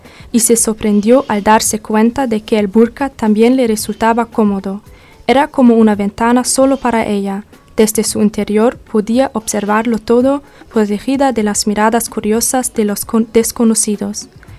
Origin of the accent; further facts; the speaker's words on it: Germany; Spanish is a second language; yo soy de Alemania y nací en Alemania, pero mis abuelos son de Siria, pero viven en Turquía. Y sí, por eso hablamos tres idiomas en casa.